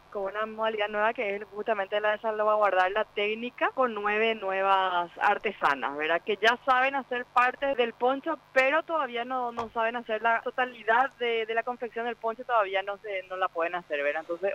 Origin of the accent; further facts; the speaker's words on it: Paraguay; nuestra identidad como pueblo paraguayo